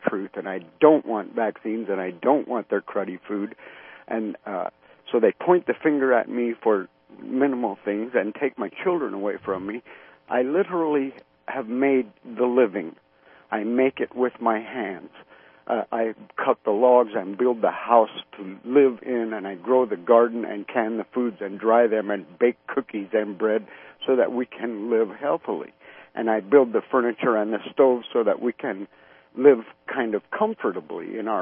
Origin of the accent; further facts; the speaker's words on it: Idaho, United States; I'm born and raised in Idaho.